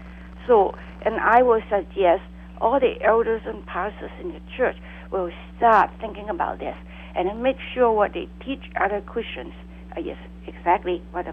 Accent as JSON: {"language": "English", "country": "Hong Kong", "moved": "yes", "said": "No, I come from Hong Kong."}